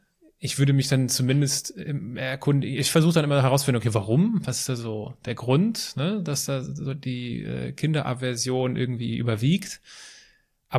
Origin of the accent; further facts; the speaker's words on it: Altenkirchen, Rhineland-Palatinate, Germany; da wo ich herkomme, in Altenkirchen gibt es so einen Teich und der war zugefroren